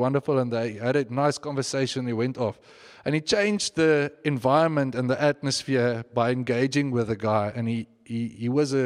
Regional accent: Bloemfontein, Free State, South Africa; I come from Bloemfontein. If you hang out there long enough, I've been slapped on both cheeks on numerous occasions.

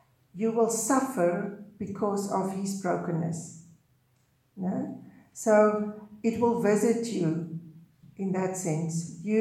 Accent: South Africa; I grew up in South Africa, so I didn't know my family who lived here.

